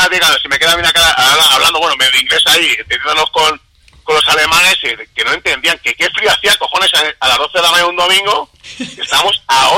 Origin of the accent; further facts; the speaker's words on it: Cuenca, Castilla-La Mancha, Spain; Y que nadie se ofenda, porque yo soy de Cuenca y me considero igual.